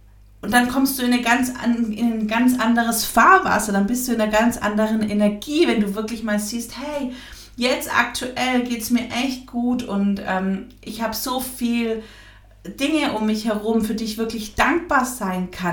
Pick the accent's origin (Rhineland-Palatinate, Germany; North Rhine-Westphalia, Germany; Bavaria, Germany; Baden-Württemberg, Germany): Baden-Württemberg, Germany; hier im Schwabenland, wo ich herkomme, da wird eh so viel gebruddelt und gemotzt.